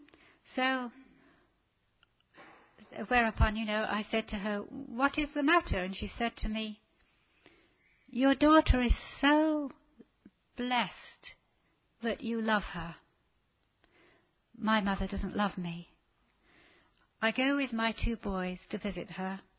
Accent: England, United Kingdom; because I'm English and you're Turkish

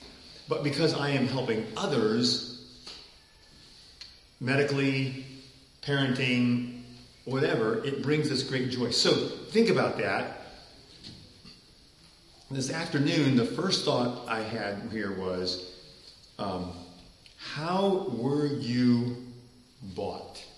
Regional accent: Taiwan; So my parents took me to Taiwan when I was 9 months old. I grew up in Taiwan. I was a missionary kid, they call me.

